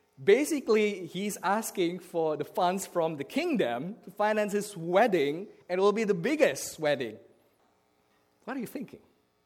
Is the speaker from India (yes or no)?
no; Jakarta, Indonesia; I came from Jakarta, Indonesia. And I would study in Australia for 8 years.